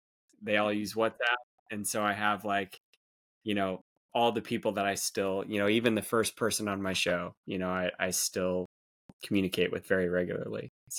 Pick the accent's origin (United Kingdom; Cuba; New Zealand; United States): United States; California; I could speak it fluently as a child. I grew up in California, so I could speak it fluently.